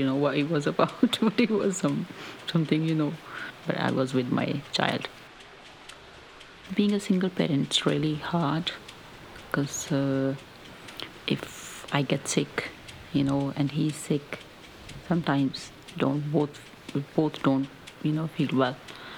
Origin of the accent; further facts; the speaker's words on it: Pakistan; first language Punjabi; English is a second language; I usually dream in my mother tongue Punjabi and my national language, that is Urdu, because normally I see my family members and the friends and the, you know, my childhood memories, those places.